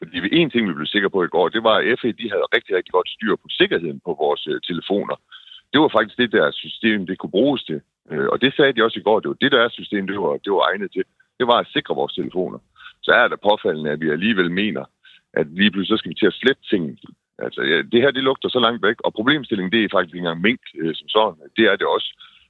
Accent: North Denmark Region, Denmark; altså nu er jeg nordjyde

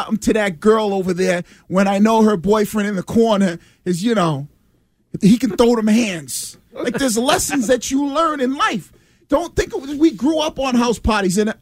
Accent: Boston, Massachusetts, United States; I told you, you know how many lessons I've learned from house parties growing up in East Boston

